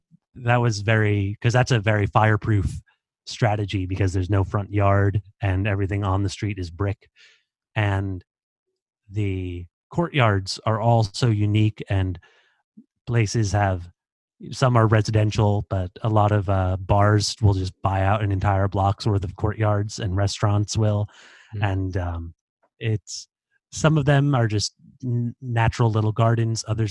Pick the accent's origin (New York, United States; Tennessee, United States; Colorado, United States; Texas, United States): New York, United States; even though I grew up outside New York and understand it in New York